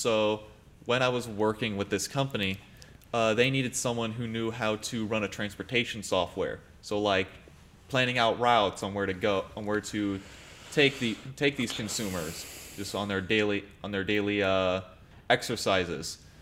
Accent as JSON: {"language": "English", "town": "Saginaw", "region": "Michigan", "country": "United States", "tie": "born or raised there", "said": "There's one that I'm researching into back in my hometown of Saginaw, which is where I also got the first job I had with people with disabilities."}